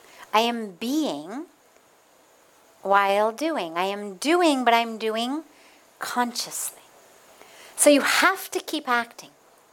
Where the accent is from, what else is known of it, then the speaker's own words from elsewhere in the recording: California, United States; I remember growing up in California, you'd hear a lot of people say, I'm not a human doing, I'm a human being.